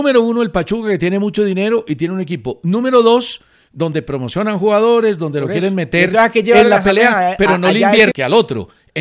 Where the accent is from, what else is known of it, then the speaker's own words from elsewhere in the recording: Manizales, Caldas, Colombia; born there; Yo soy colorado porque nací en el Páramo, nací en Manizales y soy chapiaíto.